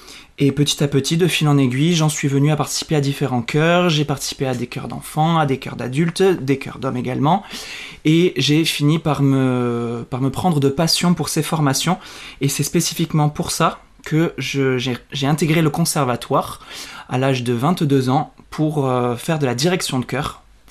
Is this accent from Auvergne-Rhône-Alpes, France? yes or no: no; Occitanie, France; Alors, je suis originaire du nord de Toulouse. J'y ai vécu pendant plus de 20 ans avec ma famille.